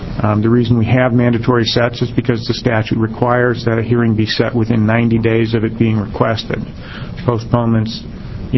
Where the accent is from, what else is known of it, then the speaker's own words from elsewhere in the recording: Eugene, Oregon, United States; I'm an attorney from Eugene